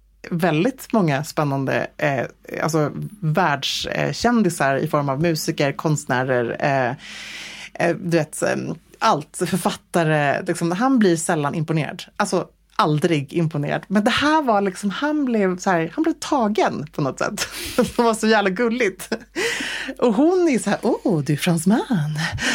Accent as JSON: {"language": "Swedish", "country": "Sweden", "said": "Och jag bara säger hej, jag kommer från Sverige."}